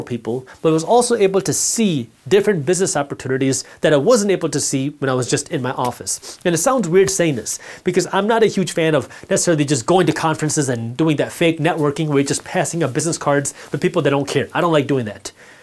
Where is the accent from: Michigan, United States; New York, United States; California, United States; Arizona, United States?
Michigan, United States; Detroit; especially if you're living in a colder state, I'm from Detroit, if you're living in a colder state where you're seeing snow on the ground